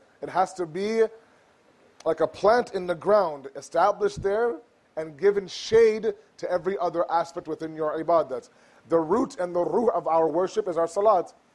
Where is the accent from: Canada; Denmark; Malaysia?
Canada; We are not Muslims living in Canada, guys. We are Canadian Muslims.